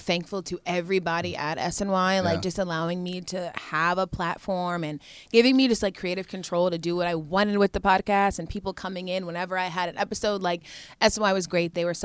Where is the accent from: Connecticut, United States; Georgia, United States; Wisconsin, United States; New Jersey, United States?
Georgia, United States; I'm from Georgia. We're a football family, really, mainly.